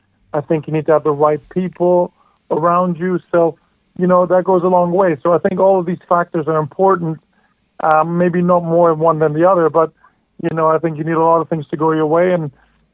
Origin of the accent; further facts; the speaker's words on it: Canada; now in England, United Kingdom; I moved from Canada to England, and, you know, I move across the world